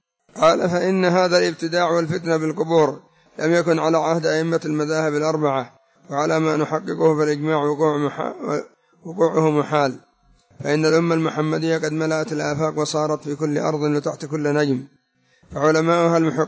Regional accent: Yemen; فمثلا عندنا في اليمن مع توافر الشيعة ومع كثرة الشيعة قد وجد من ينكر عليهم

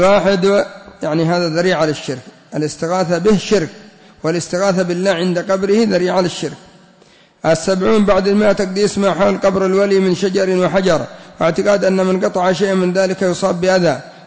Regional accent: Yemen; أو غير ذلك من القبور عندنا في اليمن

